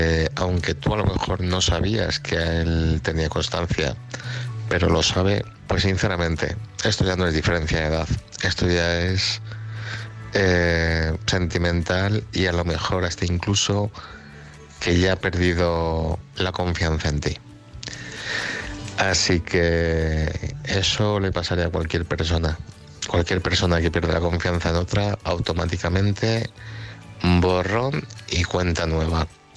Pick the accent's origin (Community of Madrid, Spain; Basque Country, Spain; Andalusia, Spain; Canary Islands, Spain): Community of Madrid, Spain; Madrid; de Madrid.